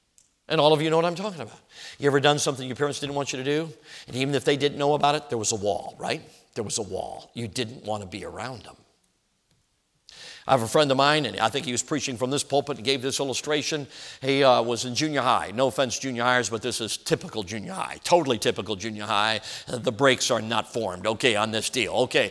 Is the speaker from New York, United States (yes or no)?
no; Chicago, Illinois, United States; I grew up in Chicago.